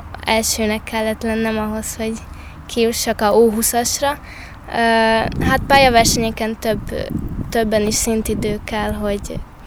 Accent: Hungary; én voltam a legfiatalabb, ott a legjobb magyarként értem be a célba

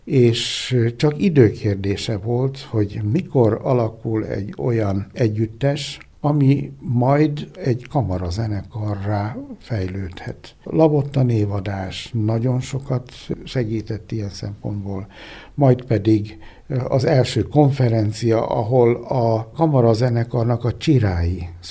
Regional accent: Borsod-Abaúj-Zemplén, Hungary; én hazajöttem, hiszen zempléni származású vagyok

